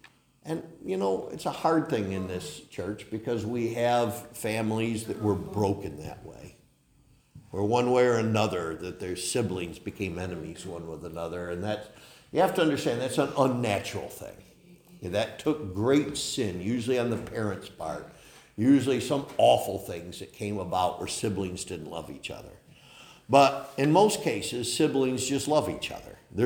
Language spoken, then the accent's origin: English; New York, United States; You know, I grew up in Cattaraugus County. I don't know if there's any stop signs without a shotgun blast, you know.